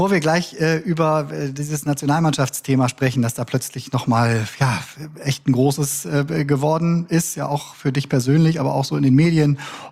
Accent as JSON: {"language": "German", "region": "Bremen", "country": "Germany", "said": "Ich komme eigentlich aus Bremen."}